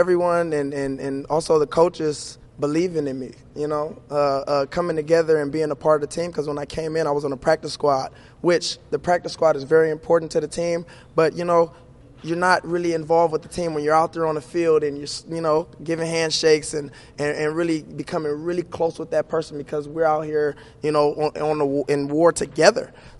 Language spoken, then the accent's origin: English; Los Angeles, California, United States; growing up in Los Angeles, we don't have the tools to, you know, get those type of perks.